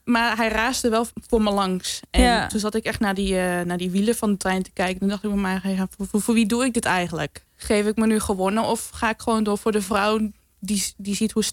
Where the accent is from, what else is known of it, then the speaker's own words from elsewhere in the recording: eastern Netherlands, Netherlands; En ik werd eigenlijk vrij snel gepest vanwege mijn accent. Er werd aan mij gevraagd, kom je uit een ander land of zo? En toen zei ik van, nee, gewoon uit Nederland. Ik zei, uit het oosten, hè?